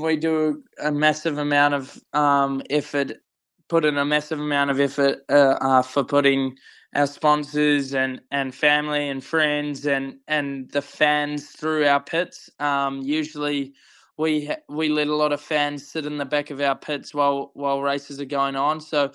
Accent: Wellington, New Zealand; In New Zealand, I'm from Wellington

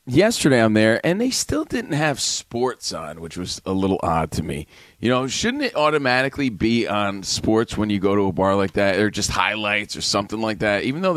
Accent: Union, New Jersey, United States; I'm from Union, New Jersey, so this is how things go here.

